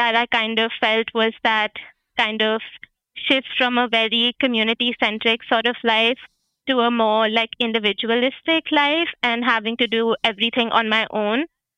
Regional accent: New Delhi, Delhi, India; So I'm from New Delhi in India, and I spent my entire life there.

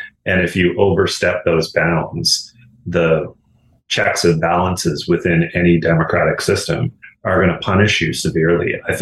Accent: Glace Bay, Nova Scotia, Canada; And my hometown of Glace Bay was particularly hard hit

